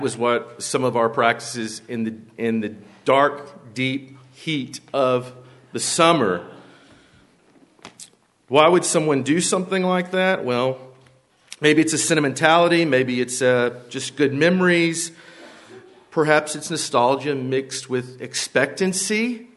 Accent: Houston, Texas, United States; If you were like me growing up in Houston as a child, or maybe at least in the South somewhere, those Augusts in Houston, 100% humidity, 110 degrees

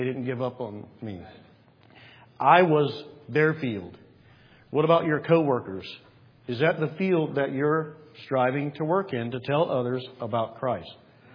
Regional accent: Georgia, United States; We are from South Georgia

